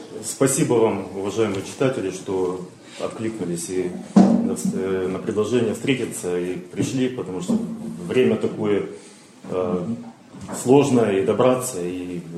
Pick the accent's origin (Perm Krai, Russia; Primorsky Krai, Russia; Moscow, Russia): Primorsky Krai, Russia; Vladivostok; born there; Родился я во Владивостоке, учился, поступил в высшее военно-морское училище имени Макарова